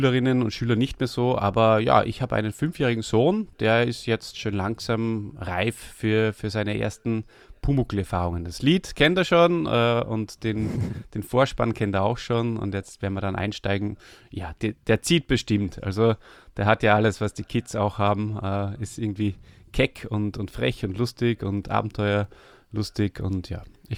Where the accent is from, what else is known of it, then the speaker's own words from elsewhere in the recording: Austria; Also her komme ich aus Österreich. Ich muss mich jetzt auch tatsächlich richtig anstrengen und bemühen, wieder mal Hochdeutsch zu reden.